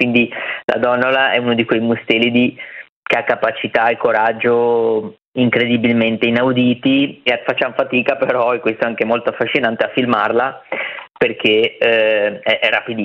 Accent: Genoa, Liguria, Italy; dalle mie parti a Genova in dialetto è belua

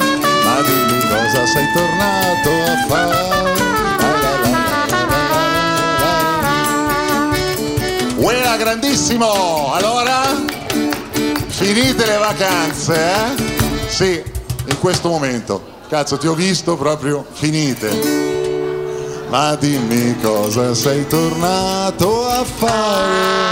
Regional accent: Milan, Lombardy, Italy; Io sono milanese doc.

